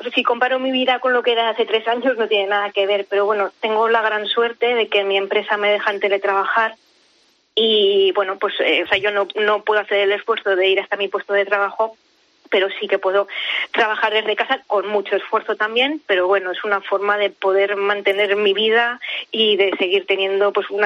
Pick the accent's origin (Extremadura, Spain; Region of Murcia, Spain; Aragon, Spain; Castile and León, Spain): Aragon, Spain; Zaragoza; A ver, soy de Zaragoza, soy maña, soy cabezona